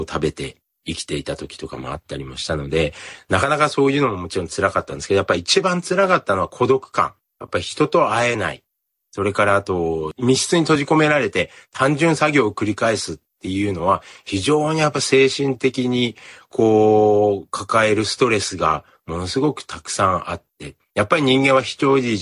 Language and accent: Japanese; Fukushima, Japan; 僕はその自分のふるさと福島が東日本大震災で大きな被害を受けた後に